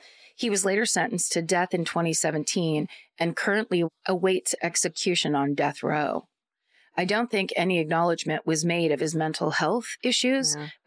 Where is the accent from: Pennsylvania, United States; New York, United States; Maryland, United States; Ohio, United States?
Pennsylvania, United States; Wilkes-Barre; My hometown murder happened in the fall of 2014 in the Pocono Mountains in Pennsylvania. I happen to be home in Wilkes Bar.